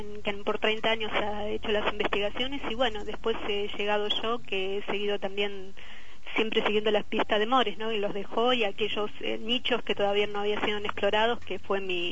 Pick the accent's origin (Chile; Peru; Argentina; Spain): Argentina; empecé a trabajar en mi tierra, en Argentina